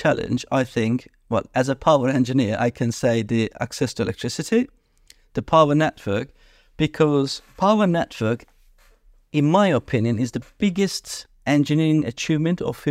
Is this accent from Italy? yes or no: no; Turkey; English is a second language; I'm originally from Turkey.